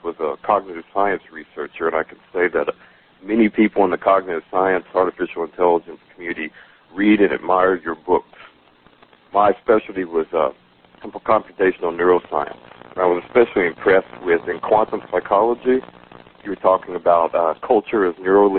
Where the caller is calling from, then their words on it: Louisville, Kentucky, United States; I'm calling from Louisville, Kentucky.